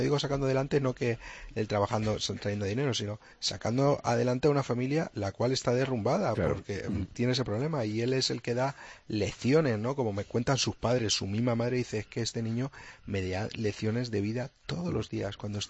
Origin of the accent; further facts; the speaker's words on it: Madrid, Community of Madrid, Spain; Yo vivo en ciudad, yo soy de Madrid, claro.